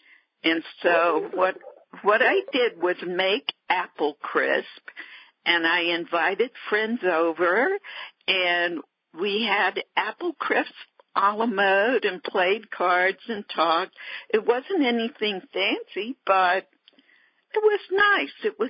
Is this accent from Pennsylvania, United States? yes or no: no; Alabama, United States; born there; And I was born in Alabama. I love banana pudding with meringue on top, homemade banana pudding.